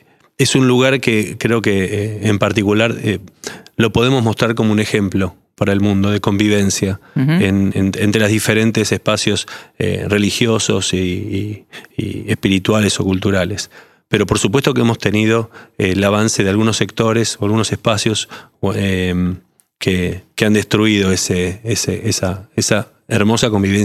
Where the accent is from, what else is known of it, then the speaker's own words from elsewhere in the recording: Buenos Aires, Argentina; born there; Nací en Buenos Aires y siempre fui a escuelas de la red judía, de la colectividad.